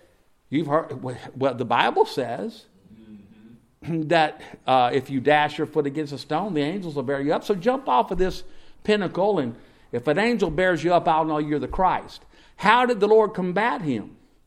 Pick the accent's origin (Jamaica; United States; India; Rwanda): United States; Mississippi; And I grew up in the Piney Woods of Mississippi, and the sun comes up at 10 a.m. and goes down at 2 because the trees are so tall.